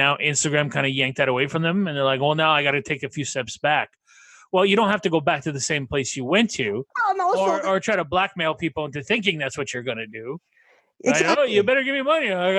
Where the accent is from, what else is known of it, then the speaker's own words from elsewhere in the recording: Canada; I'm a Canadian actor